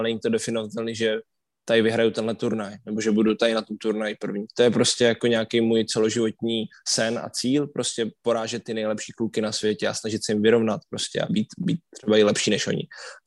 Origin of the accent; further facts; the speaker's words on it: Brno, South Moravian Region, Czechia; moved away; i prostě moje město, když jsem z Brna.